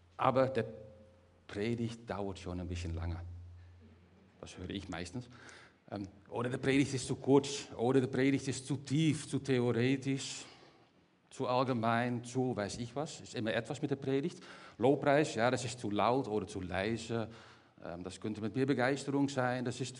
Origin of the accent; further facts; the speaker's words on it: Netherlands; German is a second language; ich habe zu viele Fahrräder als Holländer.